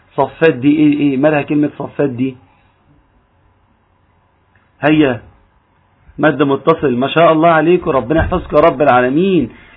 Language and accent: Arabic; Egypt; عاوزك تاخد بالك من الراء المرققة عندنا في مصر